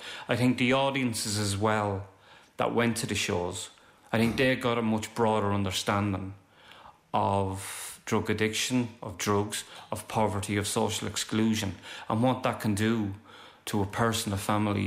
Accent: Dublin, Leinster, Ireland; I grew up in Dolphin House, therefore I started experimenting at 11, 12, 13.

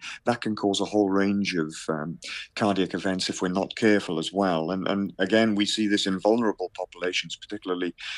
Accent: Wales, United Kingdom; And I'm a Welshman myself

